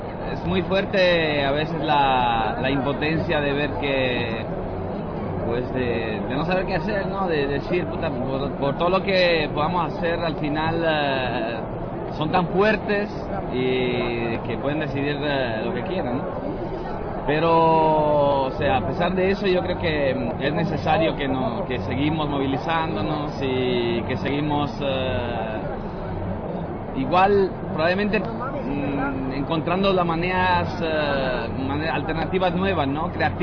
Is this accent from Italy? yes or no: yes; Italy; Spanish is a second language; Sí. Yo soy de Italia. Italia es el cuarto productor y exportador de armas, ¿no?